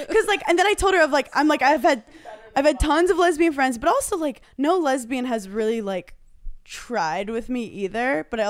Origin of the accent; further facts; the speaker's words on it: New York, United States; I mean, I'm from New York, so I have some Jew in me.